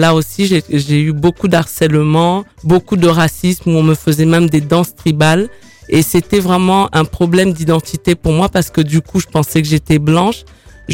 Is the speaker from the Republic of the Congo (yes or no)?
yes; Brazzaville, Republic of the Congo; moved away; also born or lived in France; Je suis née en France, mais après très jeune, comme mon père travaillait à Brazzaville au Congo, je suis allée au Congo.